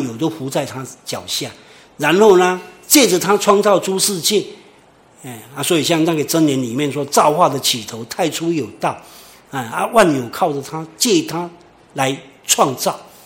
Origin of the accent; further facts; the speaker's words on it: Taiwan; 对我们啊，像台湾人来讲